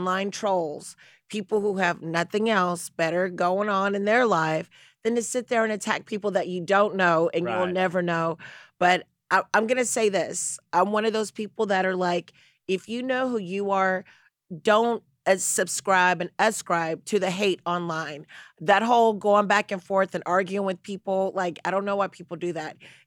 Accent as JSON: {"language": "English", "region": "the South", "country": "United States", "tie": "born or raised there", "said": "I can speak from someone who's been in her situation, you know, not just performance-wise, growing up in the South and being in theater"}